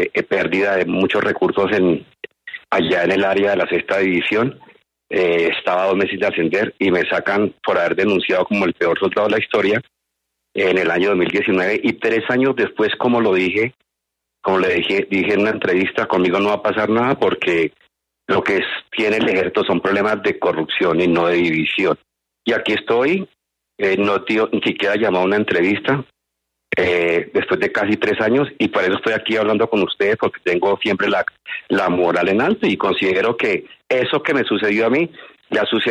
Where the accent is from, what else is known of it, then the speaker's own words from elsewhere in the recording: Colombia; como colombiano, como hombre de honor